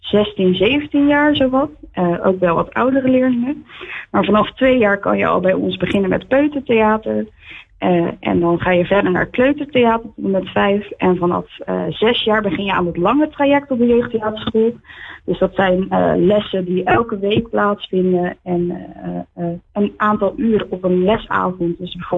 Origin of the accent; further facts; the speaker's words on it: Capelle aan den IJssel, South Holland, Netherlands; Ik kom zelf ook uit Capelle.